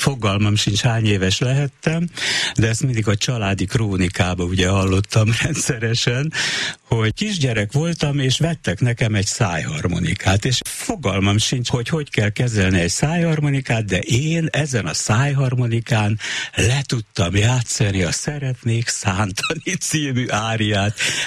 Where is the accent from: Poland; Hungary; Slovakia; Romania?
Hungary; Pécs, Baranya; Pécsi vagyok